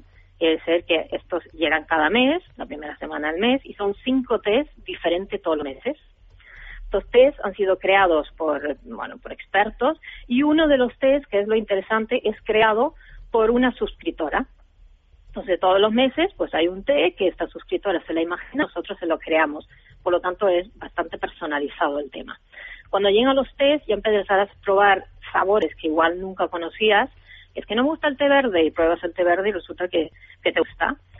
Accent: Uruguay; also born or lived in Sweden; yo no soy de este país, yo soy mitad sueca, mitad uruguaya, y en mi cultura uruguaya se bebe mate.

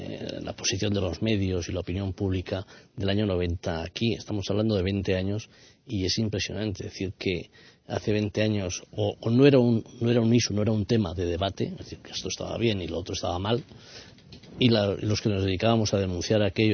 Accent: Spain

